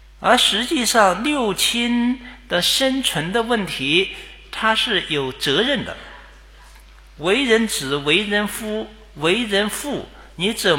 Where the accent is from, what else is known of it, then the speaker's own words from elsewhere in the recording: China; 所以近百年来我们中国人的思想观念呢，有时候想想是非常的悲哀呀